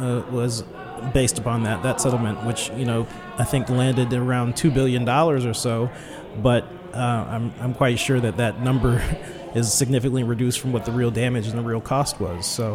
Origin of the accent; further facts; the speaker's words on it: Tennessee, United States; I grew up in Tennessee, but a lot of my family's from Georgia, particularly Valdosta, very near the Florida-Georgia line.